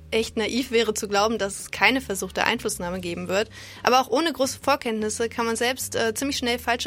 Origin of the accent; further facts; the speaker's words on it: Bonn, North Rhine-Westphalia, Germany; als Bonner hat man es dafür noch nicht mehr sonderlich weit